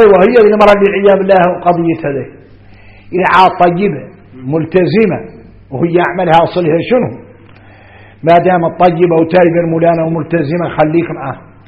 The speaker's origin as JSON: {"language": "Arabic", "country": "Mauritania", "said": "احنا موريتاني"}